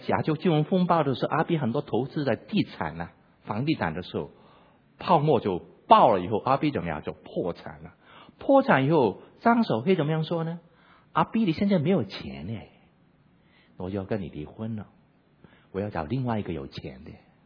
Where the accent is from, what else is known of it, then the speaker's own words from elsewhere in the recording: Hong Kong; 我是香港来的，用了很多香港的例子。